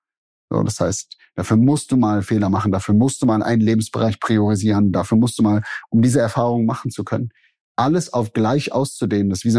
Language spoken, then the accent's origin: German; Hückeswagen, North Rhine-Westphalia, Germany; Ich komme aus NRW zwischen Köln und Wuppertal, so aus dem Bergischen Land. Hückeswagen heißt das kleine Dorf, das kennt man nicht, ja. Da komme ich eigentlich her.